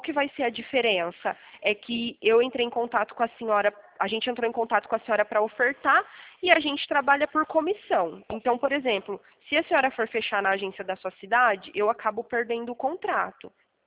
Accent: Pirassununga, São Paulo, Brazil; Então, eu sou de Pirassununga, interior de São Paulo.

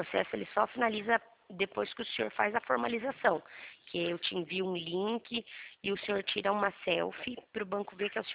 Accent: Piracicaba, São Paulo, Brazil; Não, sou de Piracicaba.

